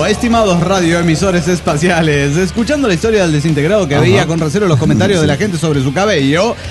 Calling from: Puebla, Mexico; de Puebla, México.

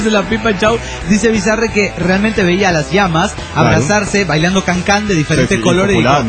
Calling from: Tinogasta, Catamarca, Argentina; Soy de Tinogasta, Catamarca, República Argentina. Un pueblo pequeño pero chido.

